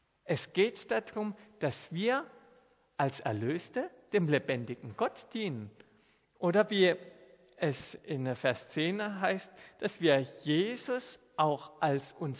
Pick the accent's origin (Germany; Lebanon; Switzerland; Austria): Switzerland; Weil wir als Schweizer sind ein freies Volk von freien Bürgern.